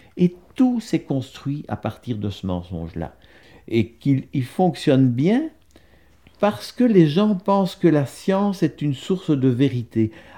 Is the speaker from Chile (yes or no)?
no; Belgium; moved away as an adult; now in France; moi, je suis un médecin belge. J'ai quitté la Belgique en 2003.